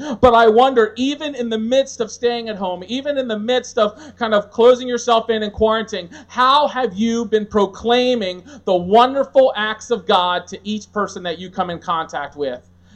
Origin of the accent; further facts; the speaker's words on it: United States; And for sure, as an American, when the lights go out in sanctuary, the sound goes out